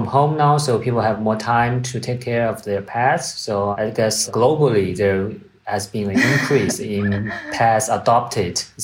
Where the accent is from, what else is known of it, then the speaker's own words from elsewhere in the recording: Anhui, China; English is a second language; now in Hong Kong; visit my family back in my hometown in Anhui province.